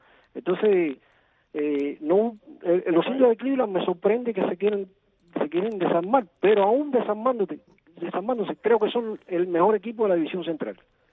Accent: Cuba; Yo como cubano simpatizo con Ávila, un compatriota

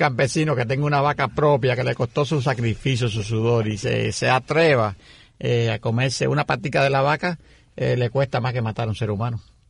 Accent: Isla de la Juventud, Cuba; Yo me recuerdo en mi niñez, en la Isla de Pino, había muchas vaquerías.

